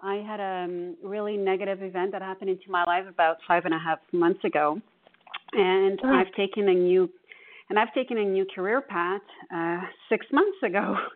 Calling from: Montreal, Quebec, Canada; I'm calling from Montreal.

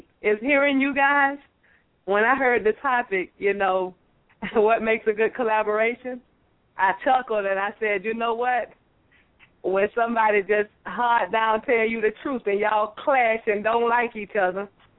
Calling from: Lakewood, Washington, United States; I'm calling in from Lakewood, Washington, up near Seattle, Washington.

